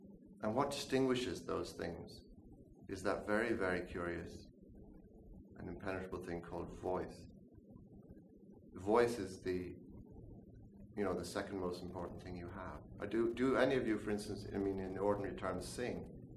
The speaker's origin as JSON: {"language": "English", "country": "Ireland", "said": "as an Irish person, that's a very mysterious idea"}